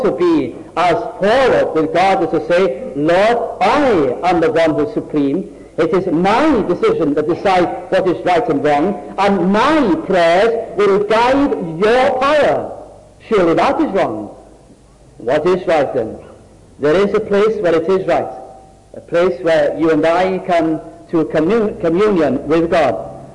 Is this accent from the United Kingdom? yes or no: yes; North West England, United Kingdom; I was brought up in South Lancashire, and we used to listen to every little Welsh programme on the radio for the reason that we long to hear our own little language